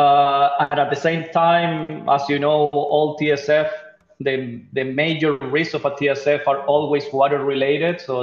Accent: Chile; now in Panama; So, well, I'm from Chile.

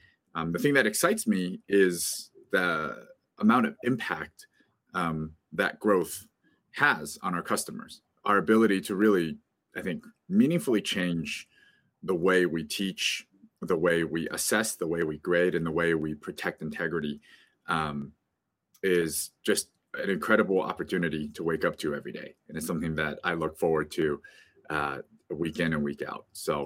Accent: Columbus, Ohio, United States; So my academic background, I grew up in Columbus, Ohio, and went to undergrad at the Ohio State University. So just down the street from my childhood home.

